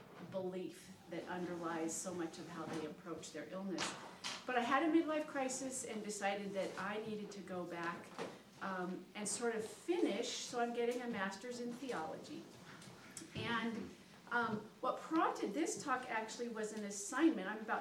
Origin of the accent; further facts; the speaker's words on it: Everett, Washington, United States; but we are from Everett, Washington, so we're close by.